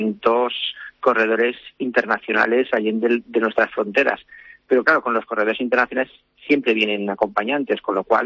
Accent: Alicante, Valencian Community, Spain; Como alicantino, como ex atleta olímpico

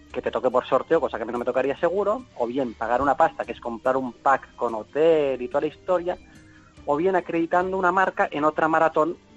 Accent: Barcelona, Catalonia, Spain; Entonces, yo soy de Barcelona

